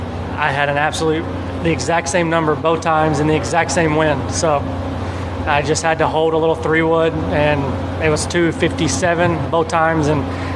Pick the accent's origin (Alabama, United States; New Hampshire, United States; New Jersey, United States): Alabama, United States; Ardmore; I am from Ardmore, Alabama, and I love everybody there. I love growing up there. I love going to school there. My mom and dad still live there.